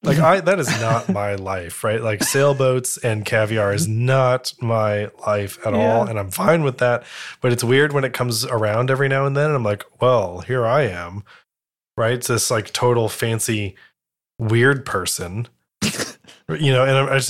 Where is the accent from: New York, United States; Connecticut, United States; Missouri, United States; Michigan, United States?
Connecticut, United States; Like I grew up near Long Island Sound, so he's very familiar with all the Norwalk Islands and stuff